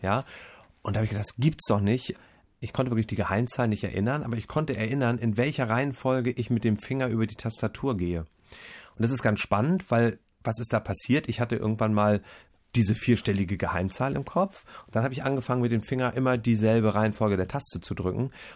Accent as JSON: {"language": "German", "town": "Stockelsdorf", "region": "Schleswig-Holstein", "country": "Germany", "said": "Ich komme aus Stockelsdorf, ist ein kleiner Ort oben bei Lübeck."}